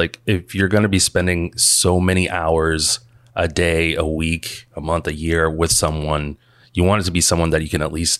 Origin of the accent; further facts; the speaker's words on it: Boston, Massachusetts, United States; I mean, it makes me think about when I moved back to Boston after college, and I'm from Boston.